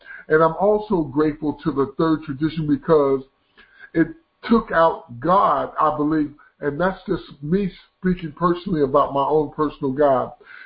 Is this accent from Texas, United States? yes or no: no; Detroit, Michigan, United States; I drank for 17 years and I grew up in Detroit, Michigan drinking